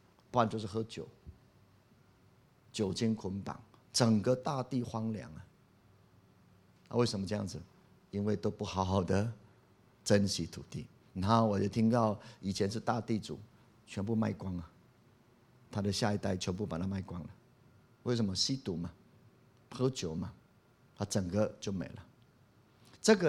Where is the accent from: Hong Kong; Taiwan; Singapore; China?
Taiwan; Puli, Nantou County; 我从小住在很漂亮的地方，就埔里嘛，山明水秀嘛。